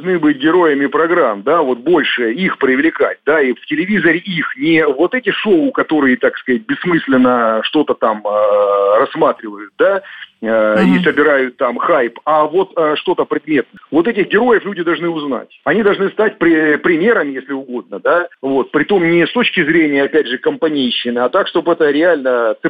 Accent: Rostov Oblast, Russia; Я сам выходец из Ростовской области.

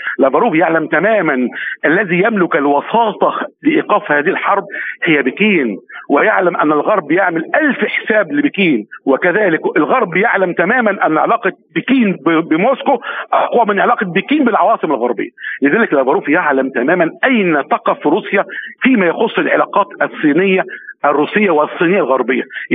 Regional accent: Egypt; بصفتي مواطن مصري هذا الأمر لا يعنينا

